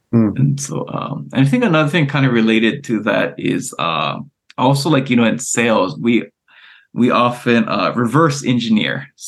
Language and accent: English; Hawaii, United States; So I'm originally from Hawaii, but and my family has land there.